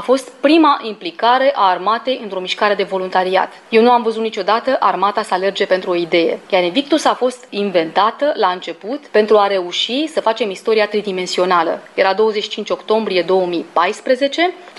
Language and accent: Romanian; Romania; pentru că și noi suntem români îmbrăcați într-o uniformă.